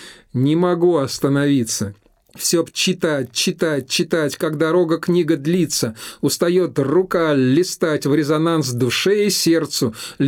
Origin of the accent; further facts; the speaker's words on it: Moscow, Russia; born there; Но я родился в Москве, и я очень люблю приезжать в Москву.